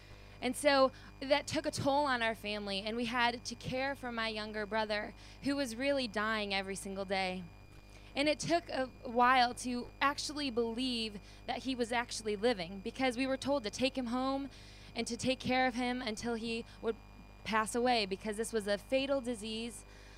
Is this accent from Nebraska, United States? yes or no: no; Orchard Park, New York, United States; And so I grew up in Orchard Park, New York, just around the Bills stadium